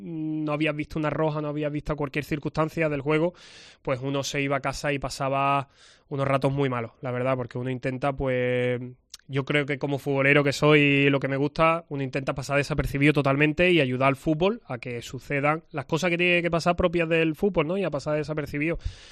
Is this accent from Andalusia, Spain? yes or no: yes; Huelva, Andalusia, Spain; siendo de aquí, que ya te digo que yo me considero súper choquero y en mi tierra y lo llevo por bandera.